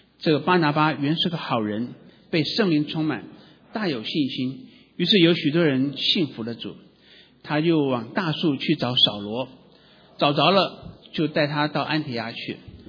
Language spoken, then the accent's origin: Chinese; Taiwan; 像比如说我们从国内来，从台湾来，我们都觉得英文很难学，我们英文学了很久很久以后，我们还有一个口音在